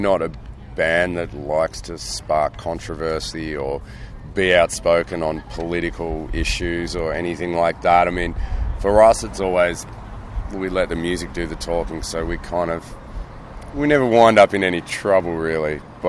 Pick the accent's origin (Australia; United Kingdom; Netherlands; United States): Australia; Tasmania; we're from Tasmania's tiny little fucking island in the middle of nowhere.